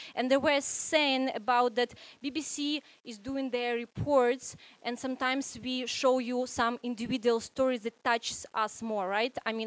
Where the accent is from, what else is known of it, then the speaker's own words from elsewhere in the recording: Ukraine; So yes, I'm from Ukraine